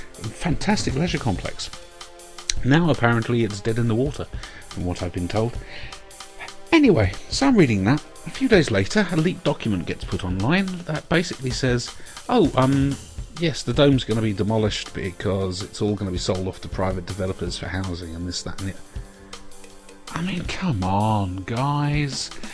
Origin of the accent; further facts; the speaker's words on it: Jersey; now in United Kingdom; I come from Jersey. I don't live there nowadays. I've been in England, gosh, 18 years now.